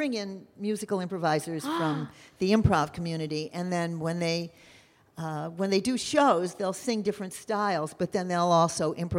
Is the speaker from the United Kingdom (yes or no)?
no; Chicago, Illinois, United States; No, I had started in Chicago. I grew up in Chicago. I started classes at Second City. And four of my friends and I moved out here.